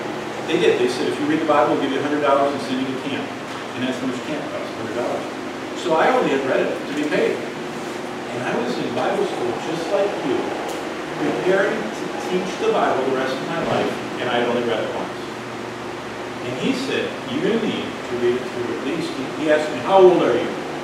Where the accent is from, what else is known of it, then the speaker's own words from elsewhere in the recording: Michigan, United States; born there; also born or lived in South Carolina / Georgia / Los Angeles / Rhode Island; now in Colorado, United States; I was born in Michigan. I went to school in South Carolina. I pastored in Georgia. Then I pastored in Los Angeles.